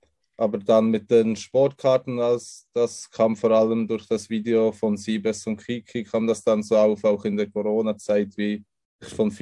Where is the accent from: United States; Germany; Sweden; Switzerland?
Switzerland; Münchenbuchsee, Bern; born there; now in Solothurn, Switzerland; Nee, geboren bin ich in der Nähe von Bern, in München-Buchse. Okay. Und okay. Bin jetzt seit einem Jahr, eineinhalb Jahre circa in Solothurn.